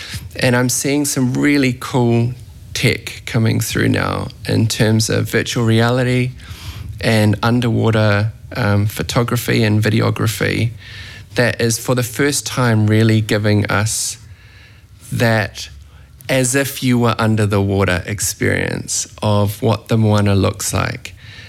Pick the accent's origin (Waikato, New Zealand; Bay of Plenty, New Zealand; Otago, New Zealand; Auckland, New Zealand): Auckland, New Zealand; Milford; I grew up in Milford, which is a little seaside part of the North Shore of Auckland